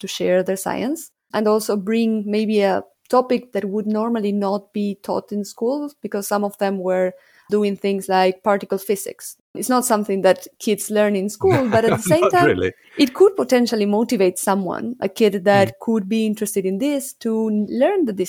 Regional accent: Argentina; I am from Argentina.

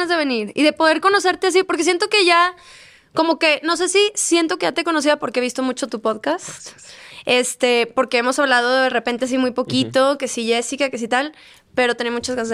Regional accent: Monterrey, Nuevo León, Mexico; now in Los Angeles, United States; soy de Monterrey. Llevo 11 años viviendo en Los Ángeles porque... canto, siguiendo mi sueño de la música. Tengo 28 años

